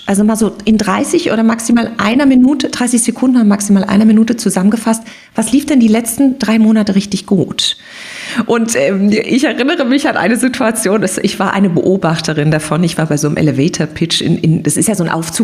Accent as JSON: {"language": "German", "country": "Germany", "tie": "born there", "said": "Also ich stamme ja gebürtig aus der DDR"}